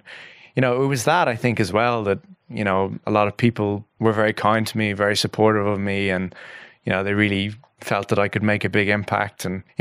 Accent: Ireland; because I was from Ireland

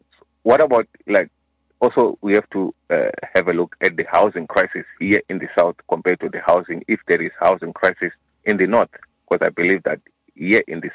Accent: Zimbabwe; moved away as an adult; now in Ireland; now I'm from Zimbabwe. I'm not from Nigeria.

